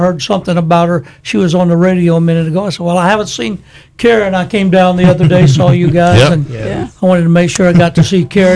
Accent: Rome, Georgia, United States; we retired to Rome, Georgia, my hometown, up in northwest Georgia.

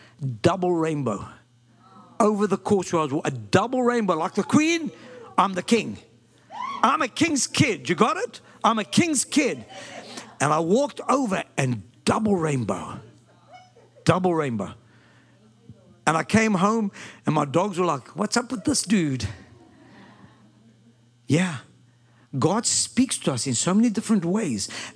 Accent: South Africa; Because I was brought up in South Africa bare feet.

